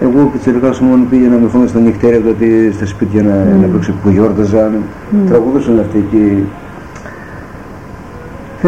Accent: Eastern Macedonia and Thrace, Greece; εγώ είμαι Θρακιώτης, δεν πω. Αλλά το χωριό μου είναι μισό και μισό, Θρακιώτης ή Μικρασιάτης.

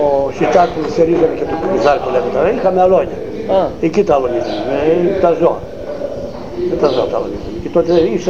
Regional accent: Eastern Macedonia and Thrace, Greece; ποιος με έχει συστήσει εκεί πέρα που είμαι Θρακιώτης

